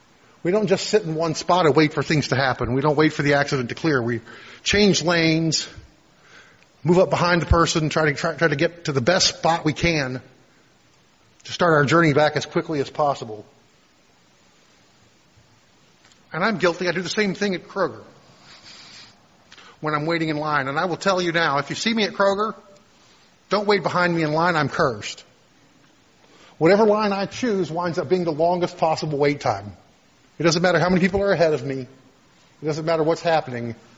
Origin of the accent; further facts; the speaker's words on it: Texas City, Texas, United States; I can remember growing up in Texas City and people driving from there into downtown to work